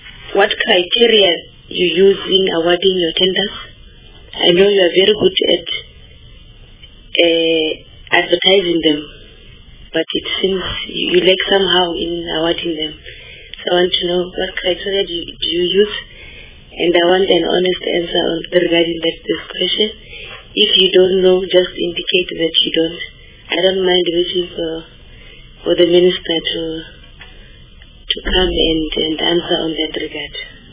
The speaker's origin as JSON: {"language": "English", "region": "Northern Cape", "country": "South Africa", "said": "I'm from Northern Cape Province. And I reside in the Johnstown Haitsewe region."}